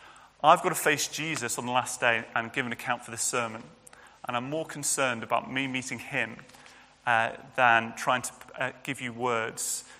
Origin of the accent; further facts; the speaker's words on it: Birkenhead, North West England, United Kingdom; And that's a guy, a bishop of Birkenhead, which is my hometown. So I'm quite pleased.